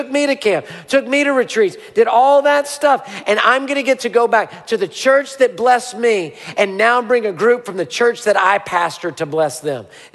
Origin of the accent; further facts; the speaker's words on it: Houston, Texas, United States; The church I grew up in Houston, I was saved in, I was baptized in, I went to student ministry